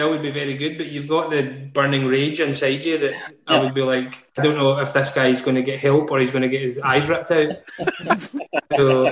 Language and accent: English; Clarkston, Scotland, United Kingdom; No, well, initially from Clarkston, and I never, you know, I had quite a torrid upbringing. Never had an ensuite until my 20s.